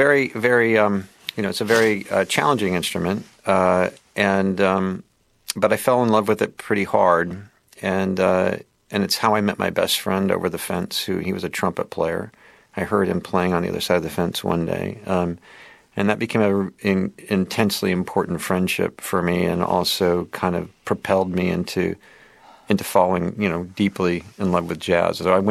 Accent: Portland, Oregon, United States; I was from Portland, Oregon. And Portland, Oregon, you know, was sort of a required stop in a dying art form at that time.

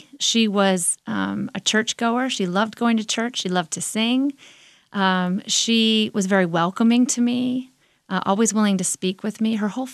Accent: the South, United States; And growing up in the Jim Crow South, you know, black women weren't even considered ladies.

